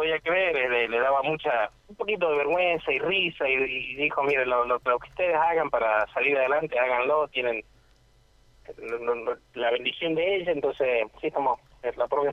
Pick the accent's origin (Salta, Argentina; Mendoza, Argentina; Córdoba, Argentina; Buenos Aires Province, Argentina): Mendoza, Argentina; moved away; Me gustaría abrir una sucursal allá en Mendoza, que... Ahí nací yo y soy mendocino